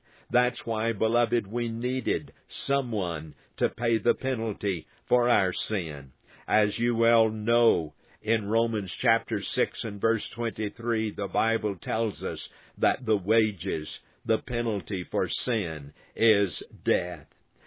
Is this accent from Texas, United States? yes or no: yes; Texas, United States; As a boy, I grew up in West Texas, and there we have many red ant beds where red ants live.